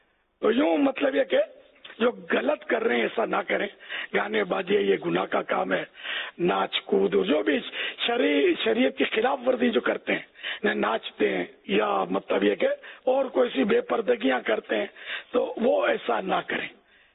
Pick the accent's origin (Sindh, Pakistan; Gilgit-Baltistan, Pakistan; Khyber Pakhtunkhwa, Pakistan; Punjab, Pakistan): Sindh, Pakistan; Karachi; born there; basically چونکہ میری پیدائش سندھ کی ہے، کراچی کی، اور کراچی بھی ظاہر ہے کہ سندھ کا حصہ ہے